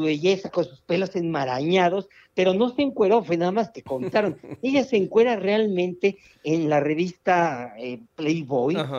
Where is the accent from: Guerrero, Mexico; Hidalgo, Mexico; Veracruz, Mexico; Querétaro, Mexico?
Veracruz, Mexico; Gutiérrez Zamora; en mi pueblo, allá en Gutiérrez Zamora, Veracruz